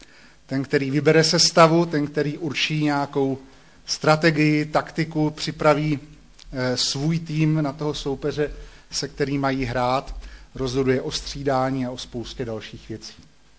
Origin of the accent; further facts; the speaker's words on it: Hradec Králové, Hradec Králové Region, Czechia; also born or lived in Pardubice; Já jsem vyrůstal v Hradci Králové pod Lízátky.